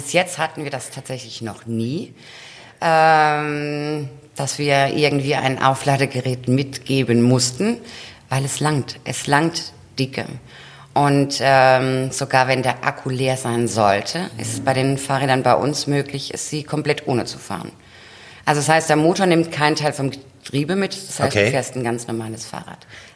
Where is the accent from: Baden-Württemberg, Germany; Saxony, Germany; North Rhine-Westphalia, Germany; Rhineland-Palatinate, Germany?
Baden-Württemberg, Germany; Also wir kommen ja aus der Nähe von Heidelberg